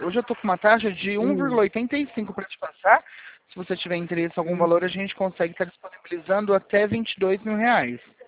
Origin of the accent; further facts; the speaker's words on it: Presidente Prudente, São Paulo, Brazil; sou de Presidente Prudente, no interior de São Paulo.